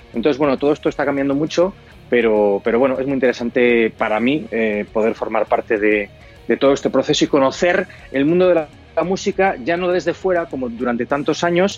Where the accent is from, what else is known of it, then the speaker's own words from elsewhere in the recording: Spain; y estoy hablando de nosotros como españoles